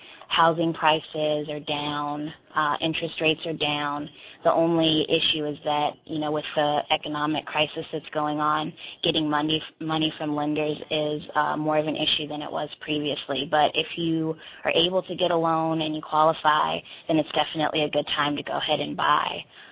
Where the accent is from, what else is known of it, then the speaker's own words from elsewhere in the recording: Montgomery, Alabama, United States; I'm from Montgomery, Alabama.